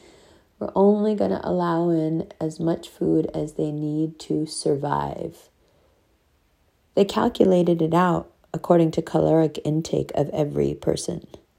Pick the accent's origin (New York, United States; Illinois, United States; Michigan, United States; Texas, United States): New York, United States; I grew up in New York. I grew up around this shit.